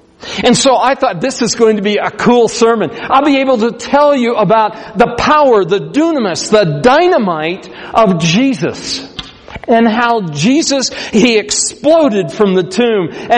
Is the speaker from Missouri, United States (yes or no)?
yes; Missouri, United States; I'm from Missouri. And in Missouri, and there's a place called Ferguson.